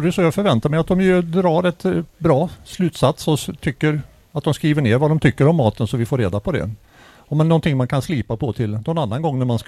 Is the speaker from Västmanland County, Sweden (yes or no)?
yes; Västerås, Västmanland County, Sweden; Vi kommer från Västerås, Michel och jag.